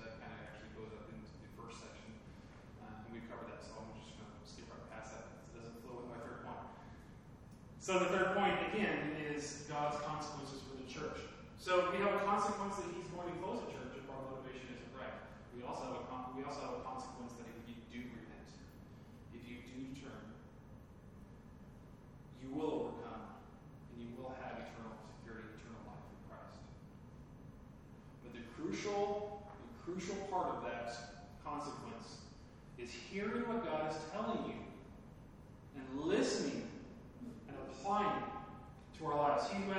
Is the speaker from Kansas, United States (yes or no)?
yes; Kansas, United States; I grew up in East Central Kansas and I've been to many different churches. I was a pastor's kid.